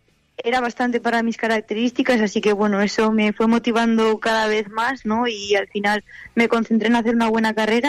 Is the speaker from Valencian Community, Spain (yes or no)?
yes; Valencian Community, Spain; soy valenciana, soy de este terreno